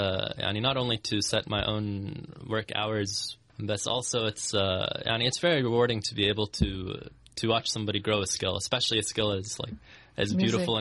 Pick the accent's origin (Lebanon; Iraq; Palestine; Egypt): Palestine; Gaza, Gaza Strip; يعني في واجب للي أنا غزاوي